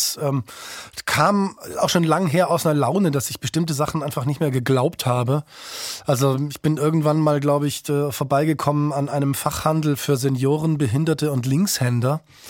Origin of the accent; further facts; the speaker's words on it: Munich, Bavaria, Germany; Spielt auch in meiner Heimatstadt München, wo ich mich sehr gut auskenne.